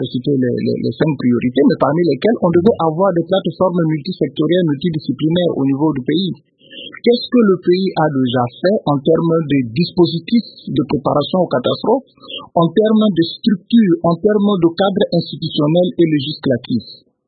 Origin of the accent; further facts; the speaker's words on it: DR Congo; je suis de ce pays, je suis congolais de ce pays